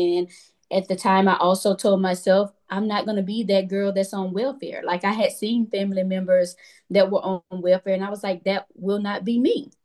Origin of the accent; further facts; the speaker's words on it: Mississippi, United States; I'm originally from Mississippi and we have health departments.